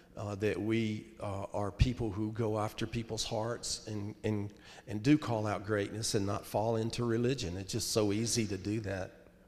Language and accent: English; Starkville, Mississippi, United States; I grew up in Starkville, and, You know, we're the Starkville Yellow Jackets.